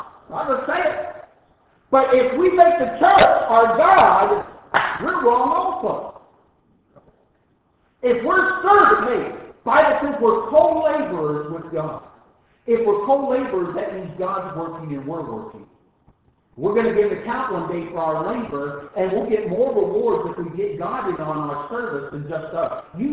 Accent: United States; I'm glad I am an American.

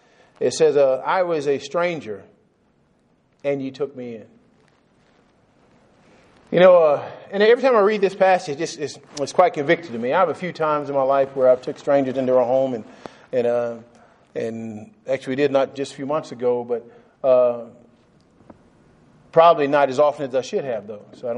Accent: Texas, United States; when I was a kid growing up in Texas

